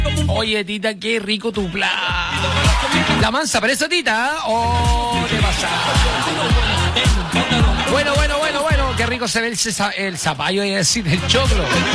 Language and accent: Spanish; Valparaíso, Chile; Soy de Valparaíso.